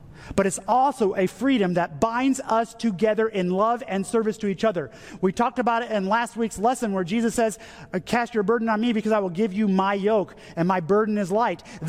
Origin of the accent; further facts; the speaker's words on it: United States; I'm an American, so I have the freedom to do whatever I want, including hurting other people.